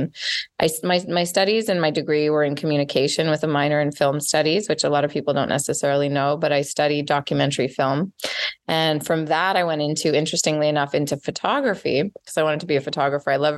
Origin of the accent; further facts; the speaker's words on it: Montreal, Quebec, Canada; moved away as an adult; I grew up in Montreal and, went to school there. I went away.